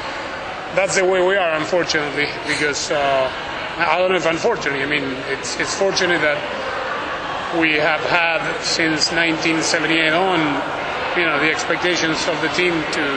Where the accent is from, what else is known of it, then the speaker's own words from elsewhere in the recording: Argentina; I'm from Argentina